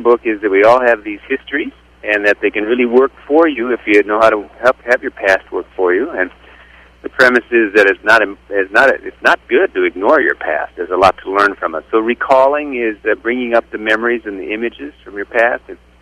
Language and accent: English; Waukon, Iowa, United States; Yeah, well, I'm an Iowan.